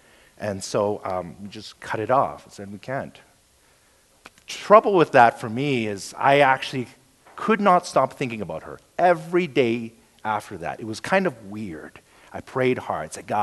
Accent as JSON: {"language": "English", "country": "Canada", "said": "I'm so Canadian."}